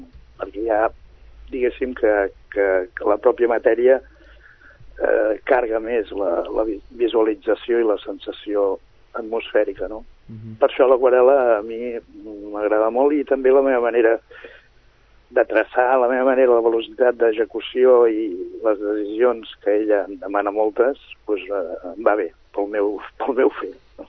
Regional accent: Sabadell, Catalonia, Spain; born there; soc nascut a Sabadell i vic a Sabadell. De fet, sempre he sigut molt amant d'aquesta ciutat.

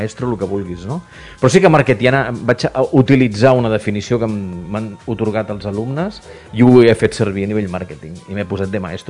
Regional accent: Martorell, Catalonia, Spain; jo soc de Martorell

